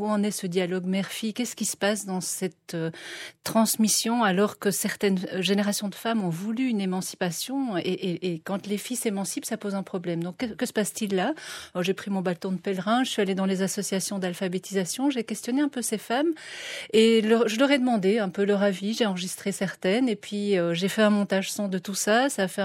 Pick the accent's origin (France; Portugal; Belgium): Belgium; also born or lived in Algeria; Je suis arrivée d'Algérie en Belgique étant enfant.